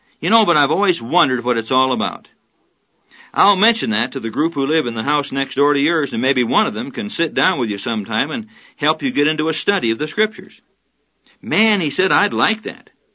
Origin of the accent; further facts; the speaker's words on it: United States; accent: American; He could tell I was from America by my accent